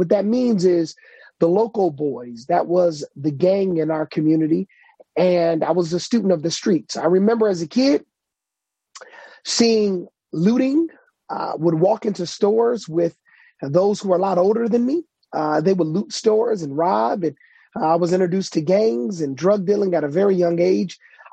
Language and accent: English; Detroit, Michigan, United States; I was born and raised in Detroit, so it was no problem for me to go back to my old neighborhood